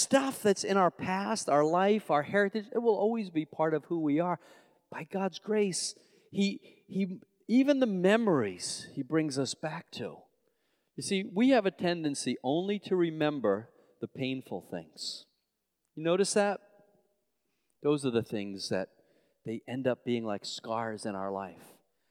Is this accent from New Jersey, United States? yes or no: no; Long Island, New York, United States; accent: New York; I'm from Long Island. What's wrong with that? From Long Island, New York. So I made a decision that I was going to do everything I can to mellow out that New York accent.